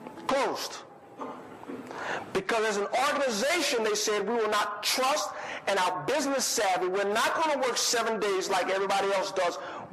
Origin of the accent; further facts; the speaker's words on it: the South, United States; I grew up in the South, and I can remember back in the 70s